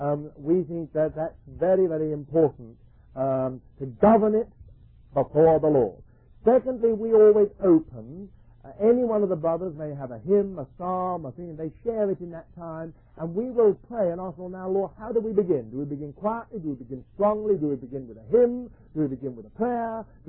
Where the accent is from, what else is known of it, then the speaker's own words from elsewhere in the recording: United Kingdom; And then we all say, now we're British, we are going to have a cup of tea.